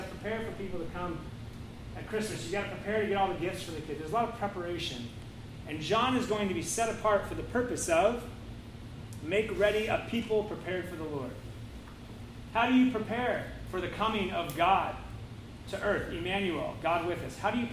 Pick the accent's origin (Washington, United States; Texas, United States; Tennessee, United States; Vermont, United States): Washington, United States; Kirkland; I grew up in Kirkland, suburb of Seattle, across the lake.